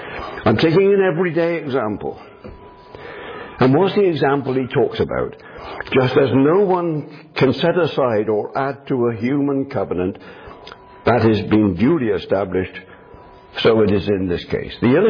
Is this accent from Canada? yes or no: no; England, United Kingdom; In England, I'm speaking as an Englishman, in UK, England anyway, churches can't own property.